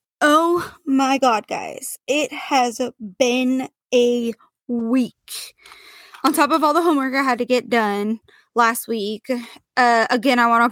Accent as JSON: {"language": "English", "town": "Portland", "country": "United States", "tie": "born or raised there", "said": "I just saw a little girl in my hometown of Portland was asleep in her car"}